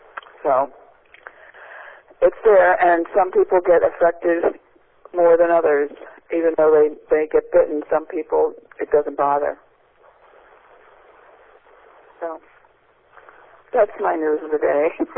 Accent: Atlantic City, New Jersey, United States; since I grew up in Atlantic City

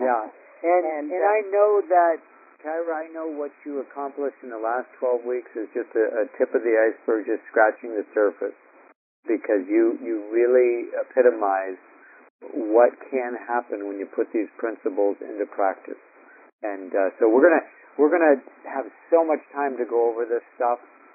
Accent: Corbett, Oregon, United States; I am from Corbett, Oregon.

